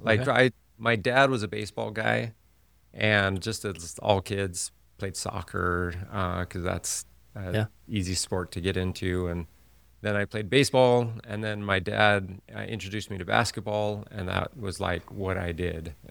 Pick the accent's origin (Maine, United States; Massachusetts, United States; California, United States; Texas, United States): California, United States; Hemet; I grew up in Hemet, California. Not a lot of people know where that is.